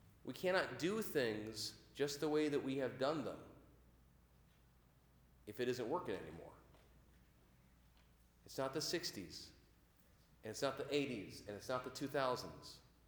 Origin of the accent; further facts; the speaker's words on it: Washington, United States; accent: backwoods; See, I grew up in South King County. I fall back into like a backwoods, you know, accent thing every once in a while.